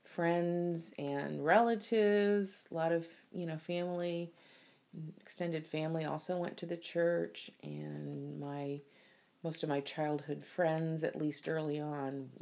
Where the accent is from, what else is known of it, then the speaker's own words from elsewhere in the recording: Bethalto, Illinois, United States; Well, I grew up in Illinois in a tiny town of Bethalto, which is sort of in the St. Louis area. And it was a small town, kind of idyllic life with an intact family